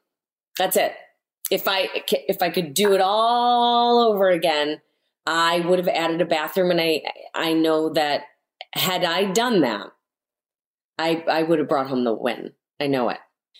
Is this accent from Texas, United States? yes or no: no; Chicago, Illinois, United States; because, you know, growing up in Chicago, that's what it's about, the history and the architecture.